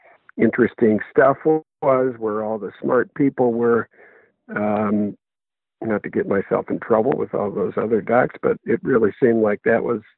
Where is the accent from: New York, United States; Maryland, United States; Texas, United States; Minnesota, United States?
Minnesota, United States; Minnesota, which was my home state, appeared to be the more stable of the two academic places. And that's where I came.